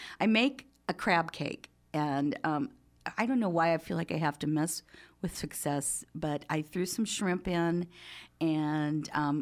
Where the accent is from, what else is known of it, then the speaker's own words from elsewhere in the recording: Wisconsin, United States; moved away as an adult; When I grew up in Wisconsin and I left at 18, it was lake perch, panfish, which is really, really good.